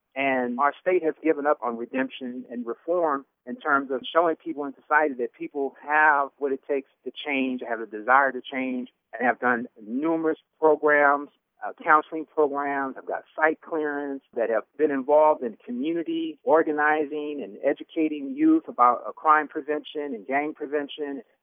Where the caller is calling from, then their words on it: Lancaster, California, United States; I'm calling from Lancaster, California.